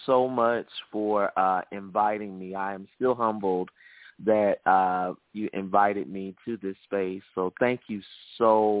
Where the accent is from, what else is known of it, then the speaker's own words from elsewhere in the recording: Birmingham, Alabama, United States; I am from the South. I am a native of Birmingham, Alabama.